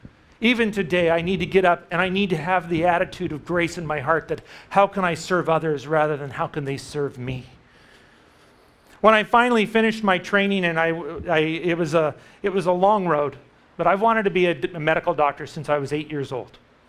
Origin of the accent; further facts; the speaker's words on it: California, United States; I grew up in Central California, and I went down to San Diego for college.